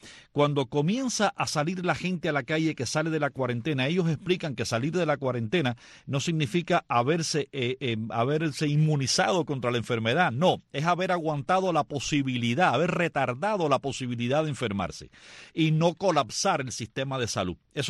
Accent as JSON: {"language": "Spanish", "region": "Havana", "country": "Cuba", "tie": "born there", "said": "esa es mi segunda ciudad, Cienfuegos. De ahí es mi madre, así que aunque yo nací en La Habana, mi madre es de Cienfuegos."}